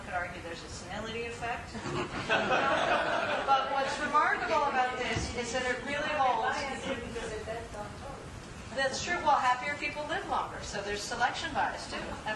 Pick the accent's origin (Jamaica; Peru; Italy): Peru; And I'm from Peru, so I guess that's me.